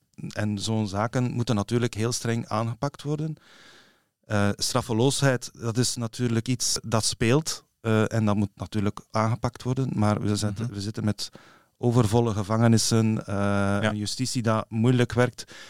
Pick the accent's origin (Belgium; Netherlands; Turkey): Belgium; Ninove, Flanders; Ik kom uit Ninove, geboren en getogen.